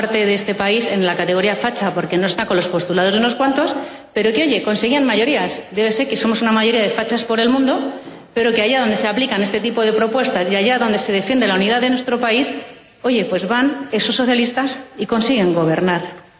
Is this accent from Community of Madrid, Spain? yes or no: yes; Madrid, Community of Madrid, Spain